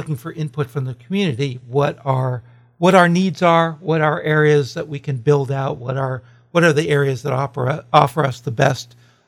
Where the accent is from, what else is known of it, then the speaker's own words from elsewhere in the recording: California, United States; As a Californian, it seems like good news.